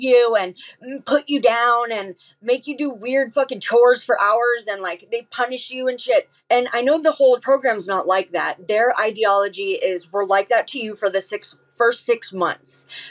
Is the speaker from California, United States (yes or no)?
yes; San Diego, California, United States; I'm from San Diego. I'm from Rancho Penasquitos. It's right by Poway.